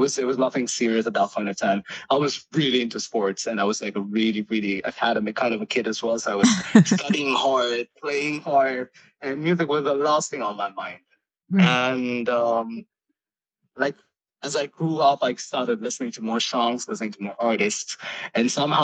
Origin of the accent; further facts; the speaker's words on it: India; moved away as an adult; also born or lived in United Kingdom; now in Dubai, United Arab Emirates; So I was born and raised in India. Then I went to UK for my education, so I was doing music there too. Then I moved to Dubai about 8 years ago